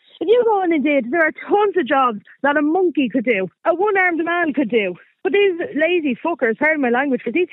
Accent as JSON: {"language": "English", "town": "Finglas", "region": "Leinster", "country": "Ireland", "tie": "born or raised there", "said": "And I grew up in Finglas. I grew up in these kind of disadvantaged areas."}